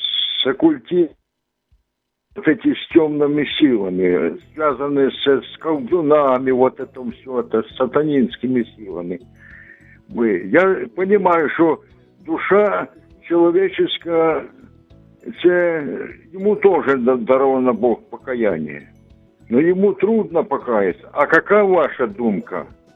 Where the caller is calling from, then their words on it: Kushuhum, Zaporizhzhia Oblast, Ukraine; я з Кошугума.